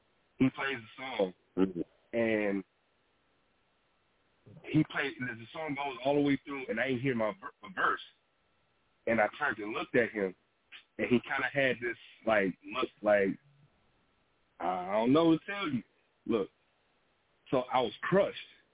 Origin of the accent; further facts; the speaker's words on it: Arkansas, United States; moved away as an adult; now in Minnesota, United States; When I was 18 and 19, I had just moved up here to Minnesota from Arkansas. I was raised in Arkansas.